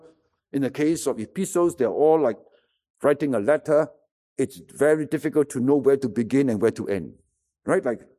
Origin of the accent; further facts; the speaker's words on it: Singapore; it was not a regular semester since we have nowhere to go as Singaporean.